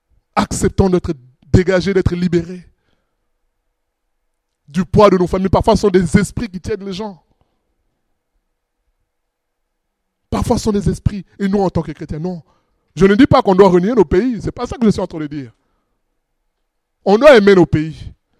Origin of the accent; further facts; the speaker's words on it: France; même si je suis français, je comprends que soutenir une patrie, un pays, ben, ça amène toujours à la déception